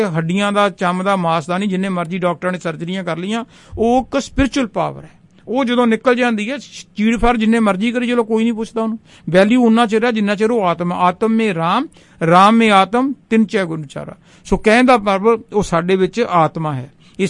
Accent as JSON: {"language": "Punjabi", "region": "Punjab", "country": "India", "moved": "yes", "said": "ਅਸੀਂ ਪੰਜਾਬ ਤੋਂ ਆਏ ਹਾਂ, ਇੰਡੀਆ ਤੋਂ, ਸਾਡੇ ਇੱਕ ਡਿਸਟ੍ਰਿਕਟ ਹੈ ਫਰੀਦਕੋਟ, ਮੈਂ ਉੱਥੇ ਪੜ੍ਹਾਉਂਦਾ ਵੀ ਰਿਹਾ।"}